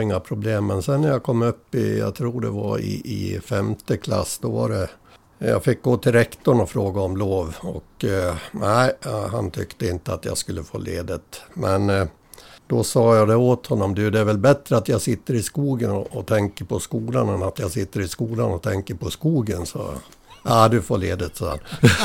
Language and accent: Swedish; Äppelbo, Dalarna County, Sweden; born there; Äppelbo, där är jag född på Malungs B, berättare sagt, och min far kommer ifrån Dala-Järna som inte ligger långt därifrån. Så att där är han uppväxt och där har jag tillbringat mycket tid som liten